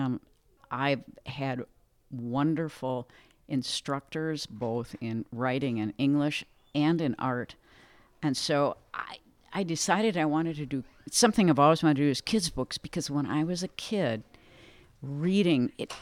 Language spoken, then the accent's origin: English; Deerwood, Minnesota, United States; I'm from the Greater Deerwood, Minnesota area.